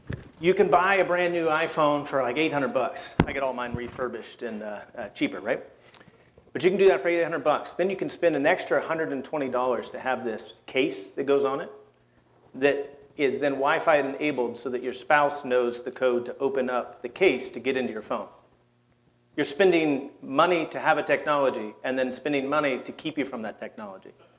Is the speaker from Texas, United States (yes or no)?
yes; Texas, United States; And so I'm a redneck from Texas, nonetheless